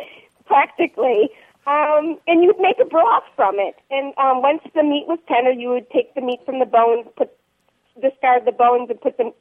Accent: Milwaukee, Wisconsin, United States; born or raised there

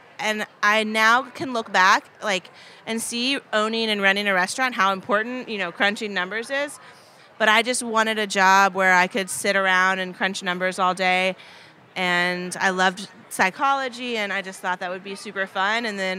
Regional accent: Paducah, Kentucky, United States; Yeah, born and raised in Paducah. And I got out of Paducah the day after I graduated high school. I thought I was done with that place. And then 15 years later, I moved home.

